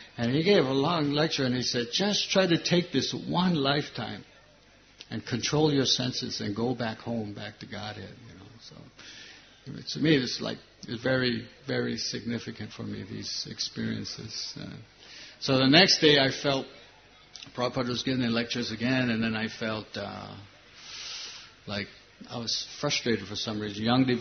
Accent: Hawaii, United States; here I'm from Hawaii. You know, in Hawaii, people are always like 90% naked, you know, on the beaches, surfing, so forth, you know.

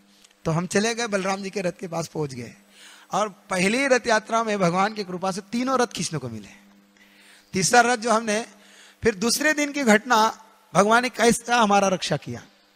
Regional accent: Maharashtra, India; तो ठीक है, मैं भी मराठी हूँ।

